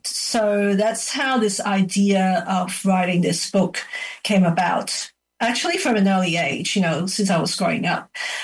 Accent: Macau; Yeah, growing up in Macau, I've always heard my mum, you know, tell me stories about her childhood in China.

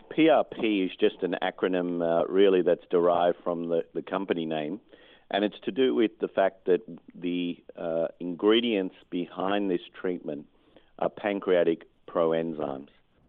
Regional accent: Melbourne, Victoria, Australia; I'm born and bred in Melbourne, Australia.

